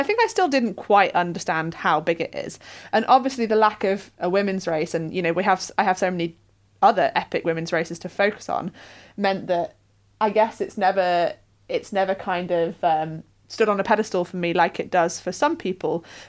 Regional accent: Sheffield, Yorkshire and the Humber, United Kingdom; the Tour de Yorkshire came through my hometown Sheffield in 2014.

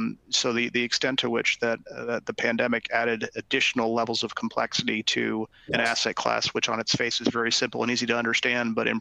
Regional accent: California, United States; particularly in my home state of California

